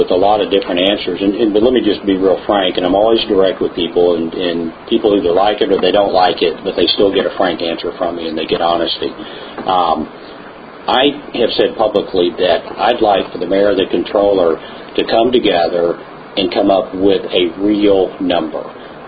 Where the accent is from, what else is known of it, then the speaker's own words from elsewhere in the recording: Kingwood, Texas, United States; So a lot of people will look at me and think that since I'm a Republican, I'm conservative, I'm from Kingwood, Clear Lake, that I'm going to automatically vote no.